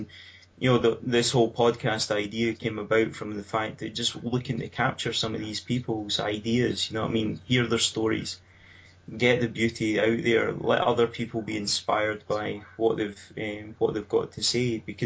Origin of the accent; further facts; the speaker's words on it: Motherwell, Scotland, United Kingdom; accent: Scottish; I'm a member of the Salvation Army in Bells Hill. If you probably haven't gathered by my accent by now, I'm Scottish. Come from a town called Motherwell in Lanarkshire, just outside of Glasgow.